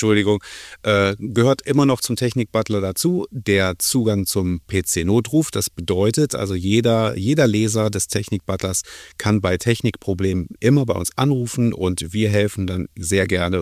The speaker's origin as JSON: {"language": "German", "town": "Düsseldorf", "region": "North Rhine-Westphalia", "country": "Germany", "tie": "born or raised there", "said": "in meiner Heimatstadt Düsseldorf."}